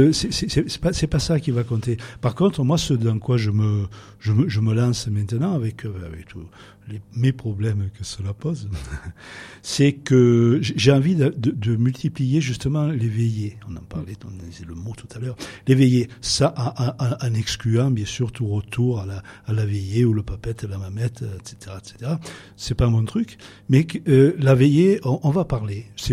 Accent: Castellane, Provence-Alpes-Côte d'Azur, France; born there; Je peux dire, pour le paraphraser, que Castellane, c'est mon pays natal préféré.

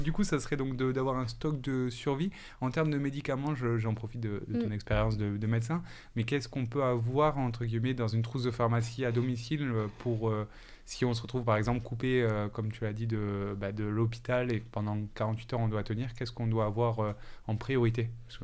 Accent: Marseille, Provence-Alpes-Côte d'Azur, France; typiquement moi en tant que Marseillais

